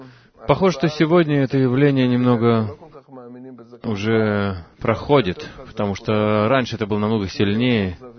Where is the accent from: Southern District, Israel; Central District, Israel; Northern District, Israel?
Northern District, Israel; Migdal HaEmek; Я рос на севере, в Крайот, в Мигдаль-Эмек